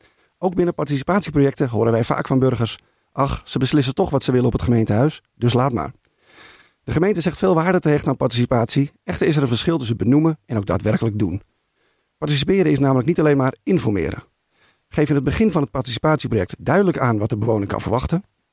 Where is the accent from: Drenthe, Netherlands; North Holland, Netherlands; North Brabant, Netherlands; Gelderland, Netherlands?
North Holland, Netherlands; Haarlemmermeer; Ik ben geboren en getogen in Haarlemmermeer. Ik heb namelijk 25 jaar in Zwanenburg gewoond, een jaar in Halleweg en nu woon ik alweer 14 jaar in Hoofddorp in de wijk Florianden. Ik woon dus al 40 jaar in deze mooie gemeente